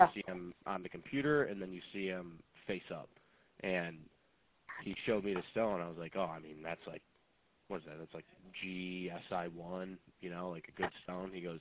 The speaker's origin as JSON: {"language": "English", "town": "Rochester", "region": "New York", "country": "United States", "said": "he's from Buffalo, and we're from Rochester, so we're like right up the road"}